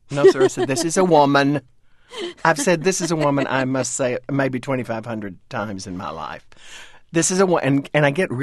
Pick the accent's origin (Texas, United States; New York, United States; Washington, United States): Texas, United States; also born or lived in Louisville, Kentucky; I'm from Texas. I'm from East Texas. I'm from big land-owning people, big ranchers, big hunters, big athletes. They all talk like that.